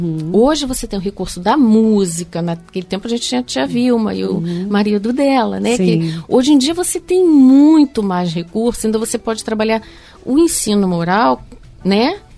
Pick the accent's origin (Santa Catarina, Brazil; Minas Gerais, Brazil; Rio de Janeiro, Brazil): Rio de Janeiro, Brazil; Duque de Caxias; é diretora de uma escola em Caxias, né? Que é onde é a minha base ali, né? Onde eu nasci e fui criada.